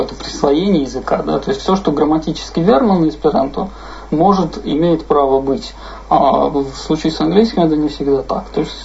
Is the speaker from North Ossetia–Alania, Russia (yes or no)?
yes; Vladikavkaz, North Ossetia–Alania, Russia; born there; Потом переехали во Владикавказ еще до революции. Я родился во Владикавказе, и как язык окружения, осетинский язык мне всегда был интересен.